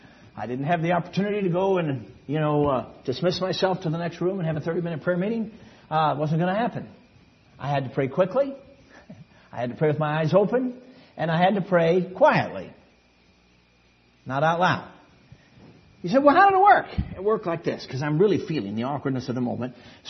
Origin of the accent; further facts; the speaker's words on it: Chicago, Illinois, United States; I grew up in Chicago. I understand that.